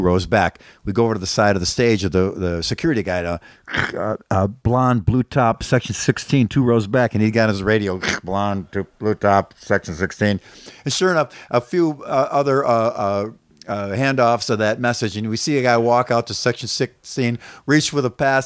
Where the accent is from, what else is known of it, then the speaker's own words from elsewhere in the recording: Buffalo, New York, United States; now in Los Angeles, United States; And I love living in Los Angeles so much. After I love Buffalo too, my hometown.